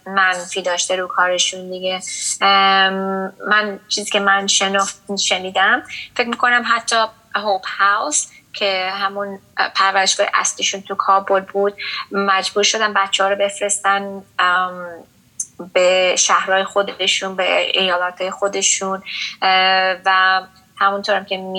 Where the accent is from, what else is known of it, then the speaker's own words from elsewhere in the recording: Iran; خب ما ایرانی بودیم، ما ایرانی هستیم